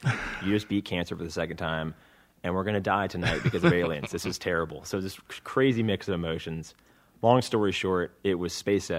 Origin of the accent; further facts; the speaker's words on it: Virginia Beach, Virginia, United States; she happened to be from Charlottesville, and I was from Virginia Beach